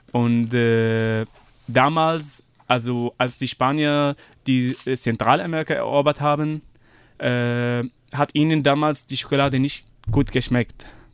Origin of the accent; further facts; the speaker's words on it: Syria; also ich komme aus Syrien